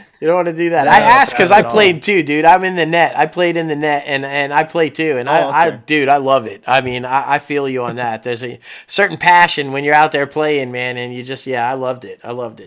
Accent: Syracuse, New York, United States; I'm from Syracuse, man. I'm like right by Canada, you know

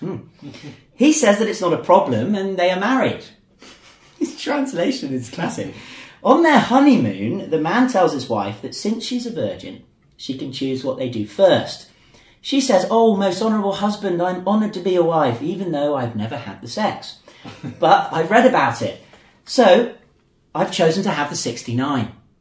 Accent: Zhuhai, Guangdong, China; we're from Zhuhai, we've been to Shenzhen quite a lot

